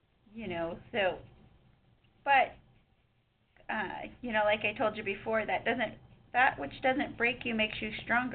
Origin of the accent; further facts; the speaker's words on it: Pacific Northwest, United States; growing up in the Pacific Northwest has definitely spoiled with, you know, fresh seafood.